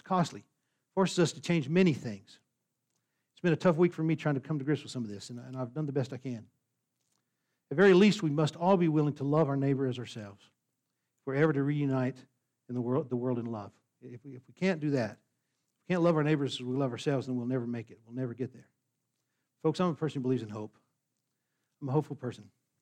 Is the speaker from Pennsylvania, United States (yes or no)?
no; New Mexico, United States; I came from the South. I mean, basically, we're on the edge of the South in New Mexico, but we're still in the South.